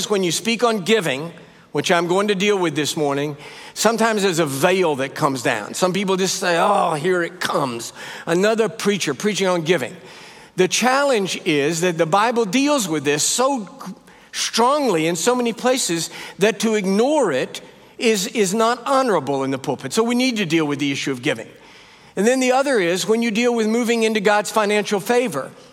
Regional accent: Texas, United States; born there; Always great to be home in Texas. I live in the United States now, but I was born here in the Republic

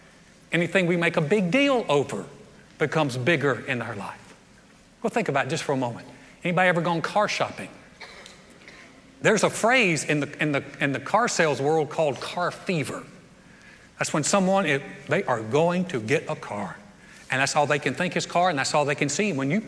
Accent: North Carolina, United States; moved away; I grew up in North Carolina. In North Carolina, the state sport and almost state religion is basketball. They love basketball. When I came to Texas, 1981

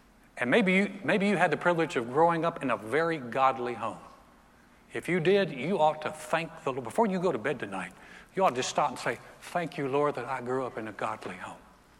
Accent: the South, United States; I'm like, I'm from the South. We don't do that.

